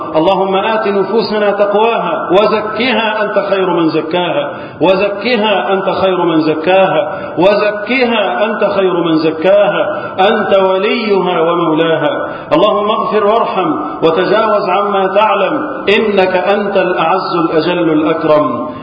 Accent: Egypt; احفظ بلدنا مصر من الفتن، احفظ بلدنا مصر وسائر بلاد المسلمين

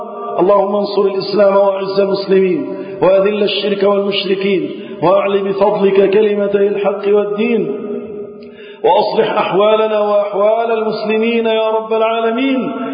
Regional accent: Egypt; اللهم احفظ بلدنا مصر

